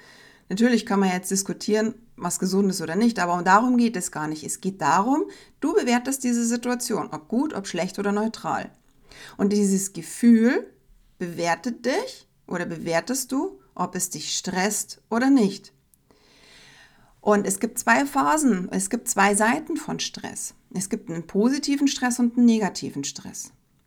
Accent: Bavaria, Germany; grantig, grummelig, Zwieder heißt es bei uns in Bayern.

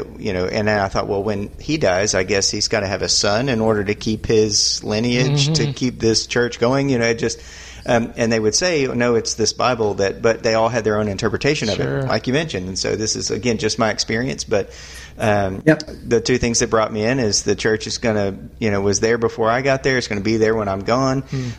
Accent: Texas, United States; Of course, I'm from Southeast Texas, so what can I say?

